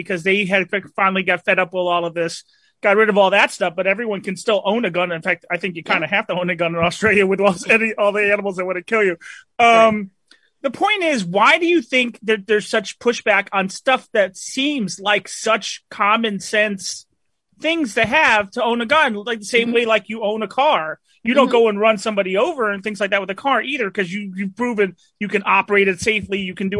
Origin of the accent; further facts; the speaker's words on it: New Jersey, United States; First of all, hey, I'm from Jersey, so I can translate hand talk.